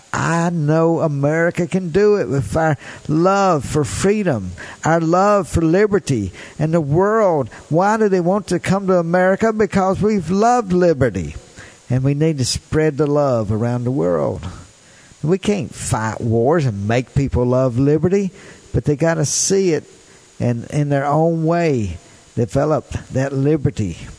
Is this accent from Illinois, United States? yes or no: no; Tupelo, Mississippi, United States; I went to the Martin Luther King commemorative service right here in my hometown of Tupelo, Mississippi.